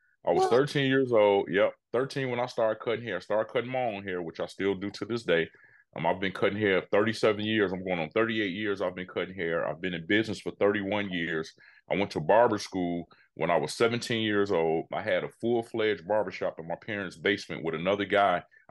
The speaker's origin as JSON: {"language": "English", "town": "Chicago", "region": "Illinois", "country": "United States", "tie": "born or raised there", "said": "Born and raised Chicago, Illinois. But I have traveled all over the world now, but no place like Chicago when it's summertime."}